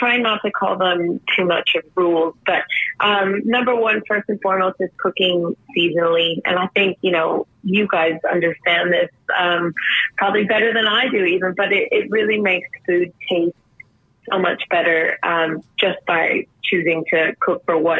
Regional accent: Miami, Florida, United States; now in California, United States; I grew up in Miami, Florida, a big Cuban family.

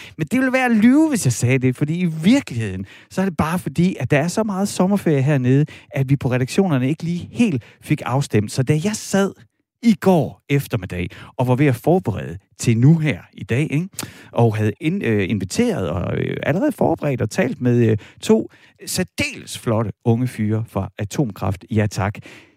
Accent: East Jutland, Denmark; accent: East Jutlandic; Er det fordi, jeg taler østjysk?

